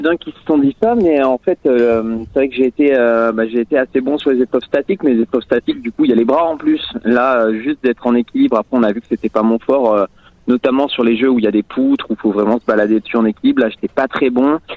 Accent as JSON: {"language": "French", "region": "Brittany", "country": "France", "said": "comme je suis breton d'origine, je m'étais dit que la pluie, ça me dérangerait pas"}